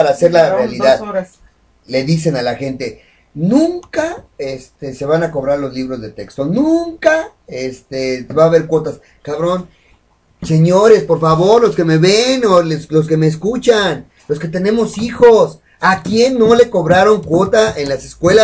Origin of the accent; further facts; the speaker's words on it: Mexico; soy mexicano, vivo en México